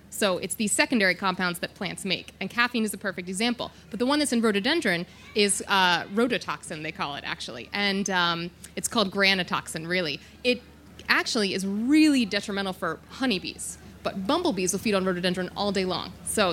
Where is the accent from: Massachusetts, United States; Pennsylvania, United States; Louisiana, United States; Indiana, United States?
Pennsylvania, United States; Philadelphia; moved away as an adult; now in Ireland; My background is I came from, you can probably tell, not Ireland originally. So I'm from Philadelphia